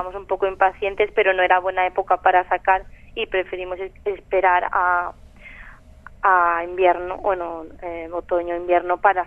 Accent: Valencian Community, Spain; first language Valencian; Spanish is a second language; En castellano no creo que no me sentiría tan cómoda como en valenciano, porque valenciano es mi lengua materna.

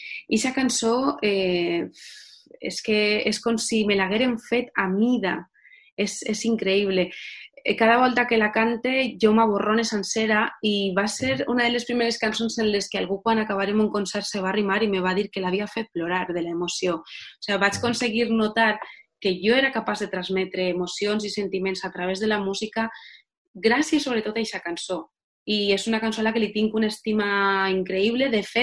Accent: Valencian Community, Spain; first language Valencian; la meva llengua afectiva és la llengua en la que jo m'he criat, la llengua de tota la meva família i de la majoria dels meus amics.

